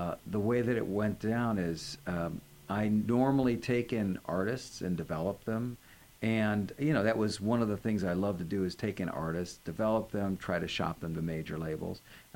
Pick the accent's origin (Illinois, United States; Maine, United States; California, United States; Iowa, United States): Illinois, United States; Chicago; I come from Chicago. So started in Chicago doing jingles and working in studios. And then I went to New York for about a year, worked in some of the major studios there, and then ended up out here.